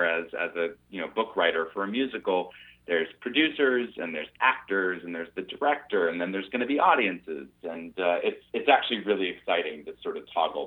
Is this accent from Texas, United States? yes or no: no; Pittsburgh, Pennsylvania, United States; a teenage filmmaker in Pittsburgh, my hometown